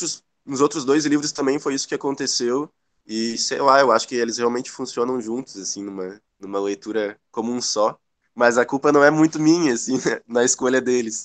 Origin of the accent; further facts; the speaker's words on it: Barra do Ribeiro, Rio Grande do Sul, Brazil; now in Porto Alegre, Brazil; Eu sou de Barra do Ribeiro, né? Eu vim do interior, que não chega a ser interior-interior, mas, enfim... É bem diferente do que é Porto Alegre, muitos sentidos.